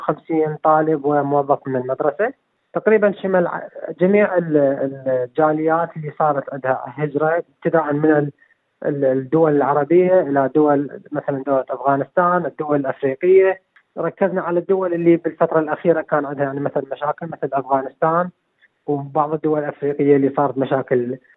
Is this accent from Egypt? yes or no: no; Iraq; accent: Iraqi; مثل أحد بلهجتنا العراقية نقول ما نقدر ننبل على العلة.